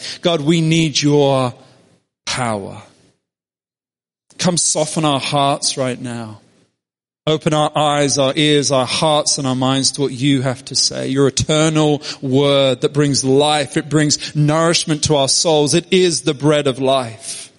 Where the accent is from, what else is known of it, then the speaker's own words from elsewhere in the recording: England, United Kingdom; I'm from England. Could you facilitate me having a passport photo?